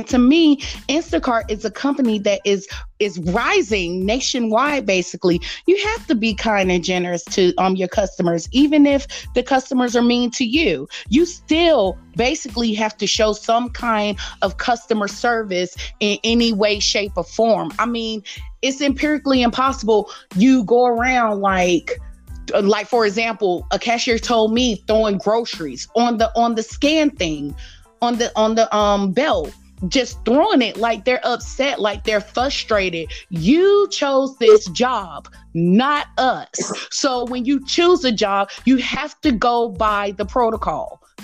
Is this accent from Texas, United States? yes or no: no; Raleigh, North Carolina, United States; And that's the hometown that I'm from. I'm from Raleigh, North Carolina.